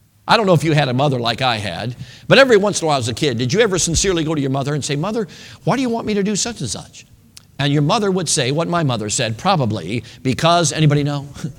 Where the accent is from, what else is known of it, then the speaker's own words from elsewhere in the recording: Chicago, Illinois, United States; Now, I grew up in Chicago. I think I'm one of the few that got out without being mugged.